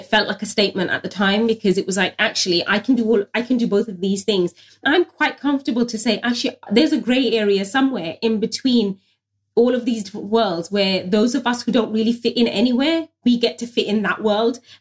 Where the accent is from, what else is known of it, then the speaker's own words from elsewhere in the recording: United Kingdom; I suppose growing up, straddling between the two worlds, being British, being Bangladeshi, you know, going to mainstream school, but coming home to an immigrant household, I never felt fully Bangladeshi, but equally, I never felt fully British.